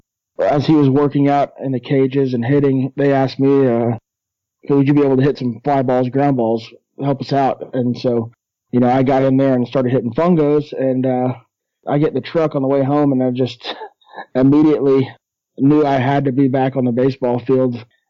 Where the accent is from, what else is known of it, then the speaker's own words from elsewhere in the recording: Shawnee, Oklahoma, United States; Well, I grew up in Shawnee, Oklahoma